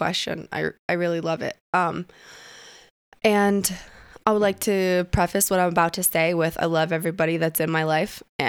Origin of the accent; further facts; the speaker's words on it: Detroit, Michigan, United States; now in Denver, United States; through when I moved from Detroit to Denver, I just moved to Denver this year, yay